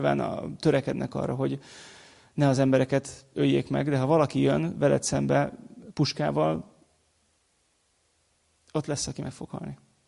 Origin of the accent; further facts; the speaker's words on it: Hungary; Én először vagyok keresztény, és utána magyar. De magyar is vagyok.